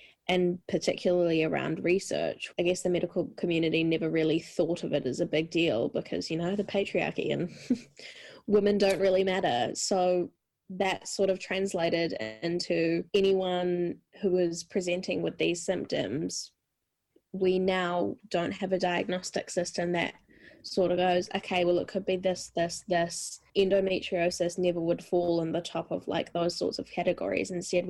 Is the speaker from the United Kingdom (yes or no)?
no; Tauranga, Bay of Plenty, New Zealand; I'm from Tauranga, but I whakapapa back to Ngāti Wai and sort of up north area